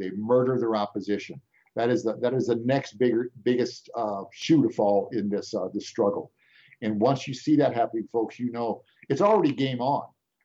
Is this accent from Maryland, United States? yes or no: no; St. Louis, Missouri, United States; St. Louis, my hometown of St. Louis, they had 60 buildings were looted and then subsequently burned down.